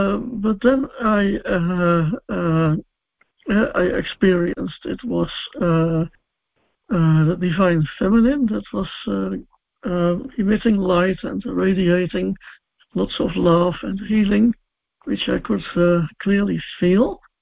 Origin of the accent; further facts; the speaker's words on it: Netherlands; I'm from the Netherlands.